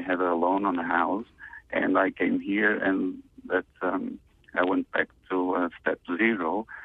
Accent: Portugal; moved away as an adult; now in United States; I'm from Portugal originally.

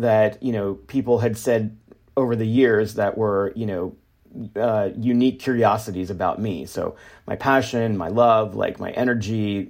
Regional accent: Texas, United States; My parents deliberately decided not to teach my brother or me Spanish because, you know, we grew up in Texas.

